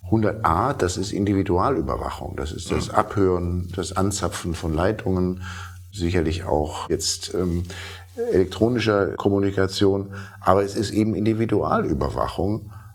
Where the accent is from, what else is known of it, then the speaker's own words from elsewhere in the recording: Cologne, North Rhine-Westphalia, Germany; Ich bin in Köln groß geworden